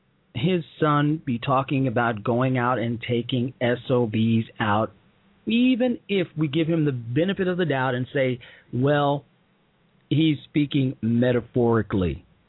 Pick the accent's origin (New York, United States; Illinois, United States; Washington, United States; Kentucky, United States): Illinois, United States; Chicago; This leaves what we in Chicago, my hometown, call political gangsterism.